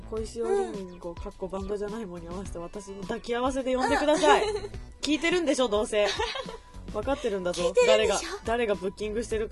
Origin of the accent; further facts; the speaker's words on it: Mie, Japan; 今私の地元の三重県は